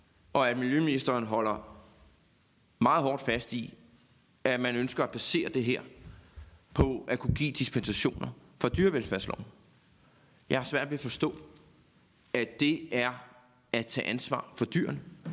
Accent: Capital Region of Denmark, Denmark; I Nordsjælland, hvor jeg kommer fra

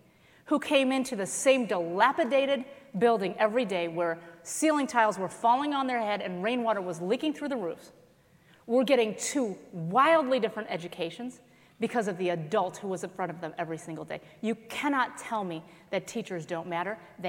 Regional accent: South Korea; In my home country of South Korea, I actually spent a year there when I was in elementary school.

